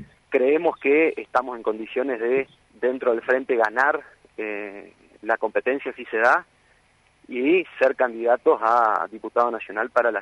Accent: Leandro N. Alem, Misiones, Argentina; yo, que soy del interior, de Leandro Nalem

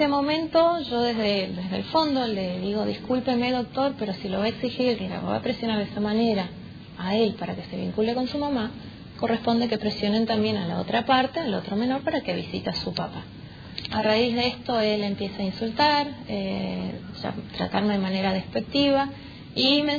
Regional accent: Alem, Misiones, Argentina; Yo soy oriunda de Alem, pero me desempeño como profesional, soy licenciada en psicología y trabajo social en la localidad de Oberá

